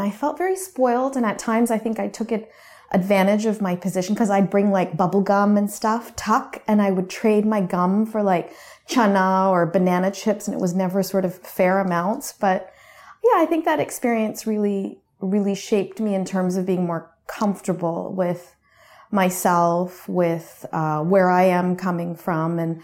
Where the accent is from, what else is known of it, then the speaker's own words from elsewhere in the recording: Canada; also born or lived in India; So I was born and raised in Canada, and my parents immigrated.